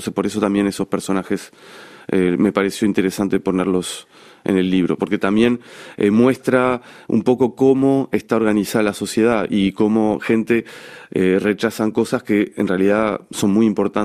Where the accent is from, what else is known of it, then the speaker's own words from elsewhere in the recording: Uruguay; moved away; Después con mis padres nos fuimos de Uruguay por la situación política, porque el país estaba al borde de un golpe de Estado.